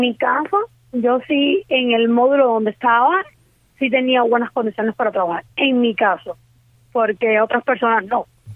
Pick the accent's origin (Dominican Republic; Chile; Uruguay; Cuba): Cuba; Florida, Camagüey; yo soy de la provincia Camagüey, municipio Florida.